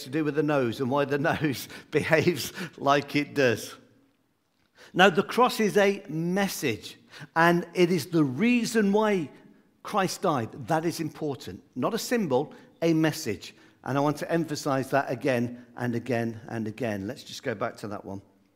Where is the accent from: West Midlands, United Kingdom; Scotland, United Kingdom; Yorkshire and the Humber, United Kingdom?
West Midlands, United Kingdom; Coventry; Where I grew up in the Midlands, we have two cathedrals. That's our claim to fame. We have an old one that was bombed in 1940. The Germans decided they didn't like it, and they flattened the whole city of Coventry